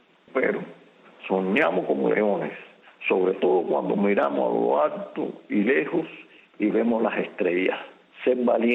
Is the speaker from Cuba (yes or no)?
yes; Cuba; Como cubanos debemos profundizar en nuestra conciencia.